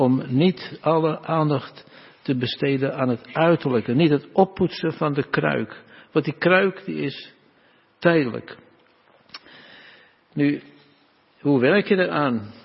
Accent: Netherlands; moved away as an adult; wij kwamen als jonge mensen vanuit Nederland. Dan wordt vaak lelijk gezegd uit Holland. Nou, we zijn eigenlijk geen Hollanders, maar Nederlanders.

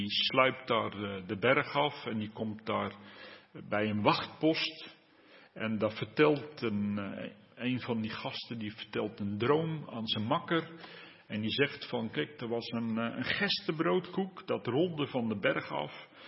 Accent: Hilversum, North Holland, Netherlands; We hadden in Hilversum, waar ik vandaan kom, toen ik jong was, had je nog die koude oorlogstoestand.

